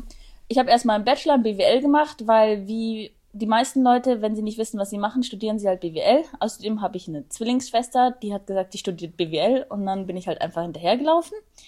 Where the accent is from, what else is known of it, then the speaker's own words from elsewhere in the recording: Augsburg, Bavaria, Germany; ich bin 29, ich komme aus Augsburg